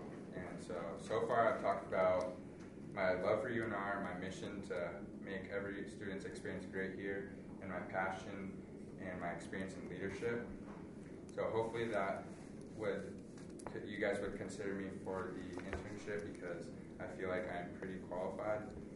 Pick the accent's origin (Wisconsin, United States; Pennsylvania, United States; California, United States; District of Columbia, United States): California, United States; San Diego; now in Reno, United States; I'm from San Diego, California. I'm a freshman here